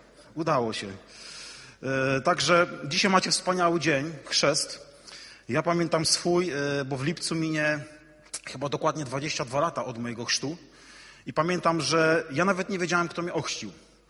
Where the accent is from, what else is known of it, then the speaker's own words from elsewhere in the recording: Tczew, Pomeranian Voivodeship, Poland; now in Wrocław, Poland; Nie jestem rodowitym wrocławianinem, jestem tutaj zaledwie od września 2014 roku. Pochodzę z nadmorza, z Tczewa, taka mała miejscowość obok Gdańska. Obok Gdańska, tam się wychowałem, w tamtejszym kościele zielonoświątkowym.